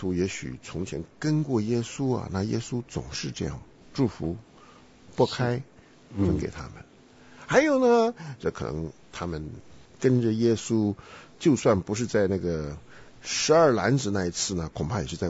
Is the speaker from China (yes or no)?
no; Taiwan